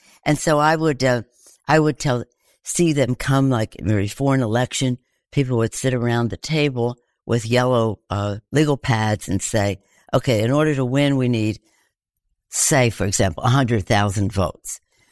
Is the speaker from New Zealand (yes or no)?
no; Baltimore, Maryland, United States; when I was born, my father was in Congress from Baltimore, and when I was 7 years old, in first grade, he became the mayor of Baltimore.